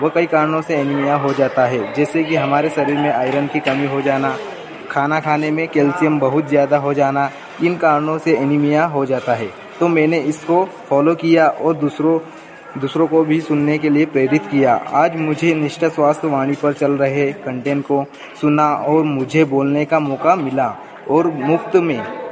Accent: Bhavsinghpura, India; मैं ग्राम भवसिंहपुरा से हूँ।

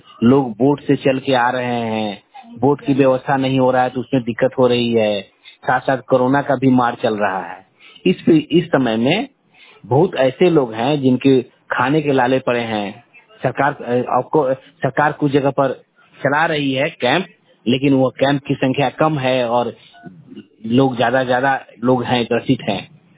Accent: Bihar, India; मैं पूर्वी चंपारण बिहार का रहने वाला हूं

